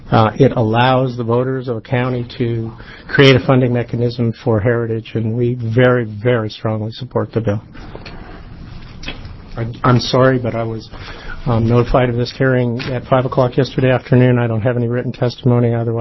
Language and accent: English; Ashland, Oregon, United States; I'm from Ashland. I'm the executive director of the Southern Oregon Historical Society